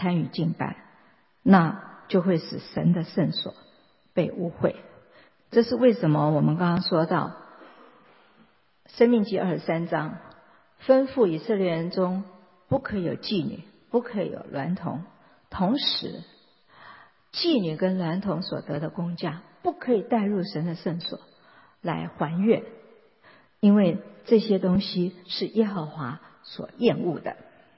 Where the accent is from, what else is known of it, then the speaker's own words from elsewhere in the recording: China; 其实我们中国人也是有交鬼跟行邪术，我们就是叫做招魂。